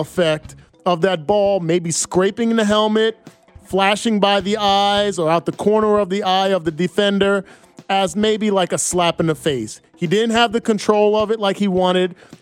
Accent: Bayonne, New Jersey, United States; all of those sports that I grew up in Little League. Shout out to Bayonne, New Jersey, Bayonne Little League.

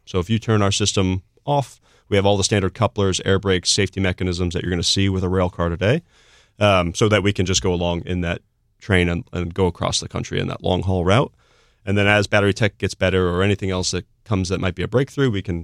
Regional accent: Ohio, United States; a longtime friend of mine, Alex Pfeiffer, who I grew up with in Ohio

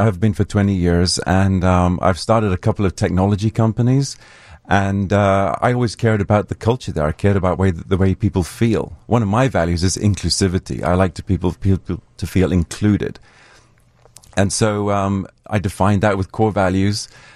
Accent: Zambia; Yes, I remember I grew up in Zambia

